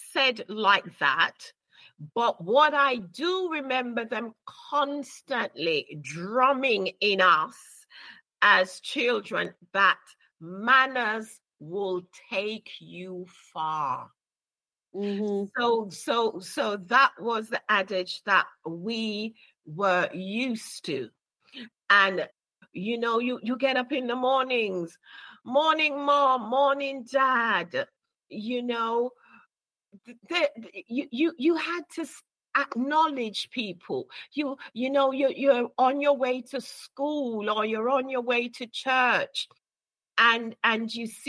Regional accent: Brixton, London, United Kingdom; primary school in Brixton. Yeah, we grew up in Brixton.

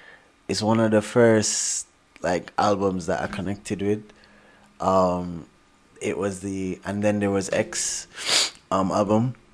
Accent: Jamaica; Okay, so I grew up in Jamaica, separate, apart from my brothers.

